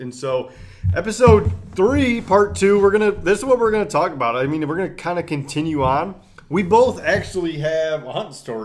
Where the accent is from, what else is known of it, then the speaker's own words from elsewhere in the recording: Kansas, United States; born there; Yeah, I mean, I have a very weird accent. It's kind of like not Southern, but also Southern. I was born in Kansas, and, you know, I just claim it.